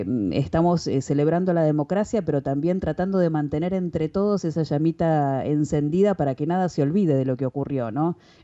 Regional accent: Argentina; ese fanatismo futbolero que nos suele definir justamente como también como argentinos, ¿no?

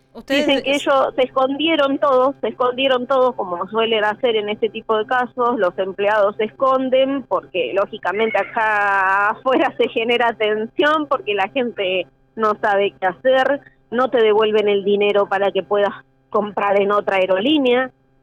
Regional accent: Balsa Las Perlas, Río Negro, Argentina; Soy de Balsa Las Perlas. Estoy bastante lejos, bastante retirado.

